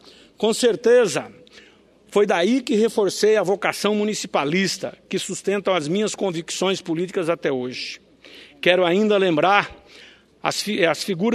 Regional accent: Rondonópolis, Mato Grosso, Brazil; no pequeno comércio do meu pai, na minha cidade natal, Rondonópolis, na região sul do estado de Mato Grosso.

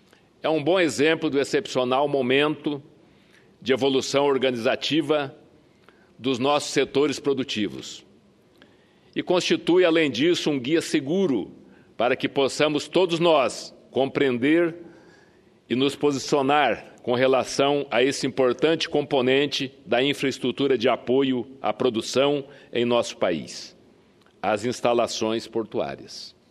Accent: Santa Catarina, Brazil; Eu sou catarinense, sou natural de Santa, do sul de Santa Catarina

